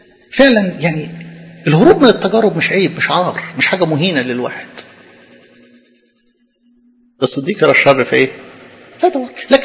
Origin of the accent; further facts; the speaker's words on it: Upper Egypt, Egypt; أنا طبعا صعيدي يعني أبا عن جد، ويعني دماغي دي دماغ صعيدة تمام